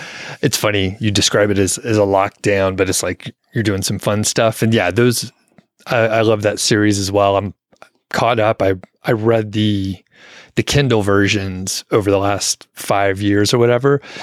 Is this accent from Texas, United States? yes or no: no; Atlanta, Georgia, United States; So I'm from Atlanta and it's roughly the same, super humid, very same kind of climate.